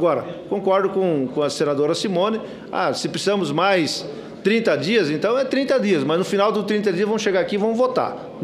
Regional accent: Mato Grosso, Brazil; eu como mato-grossense, como representante do meu estado

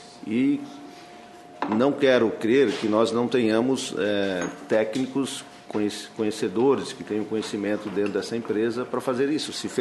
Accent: Mato Grosso, Brazil; lá no meu estado, no estado do Mato Grosso.

